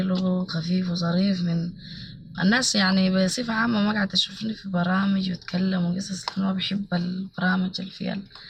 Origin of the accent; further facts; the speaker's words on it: Sudan; انا سودانية